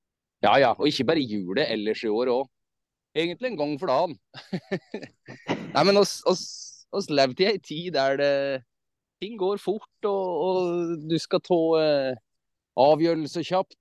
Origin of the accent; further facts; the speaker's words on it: Dombås, Innlandet, Norway; Jeg er oppvokst på Dombås.